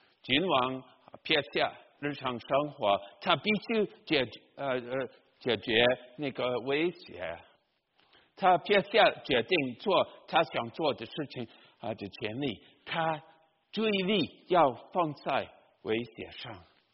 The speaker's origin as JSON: {"language": "Chinese", "country": "Taiwan", "said": "你如果来我们台湾那边，我们常常听到音乐"}